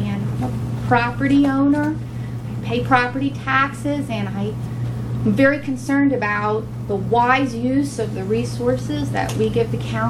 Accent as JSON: {"language": "English", "town": "Newark", "region": "New Jersey", "country": "United States", "said": "I'm from Newark."}